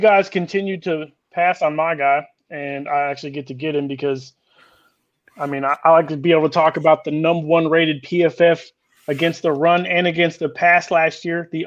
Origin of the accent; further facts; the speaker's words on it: Oklahoma, United States; I actually got to watch Collins, you know, close because I'm from Oklahoma.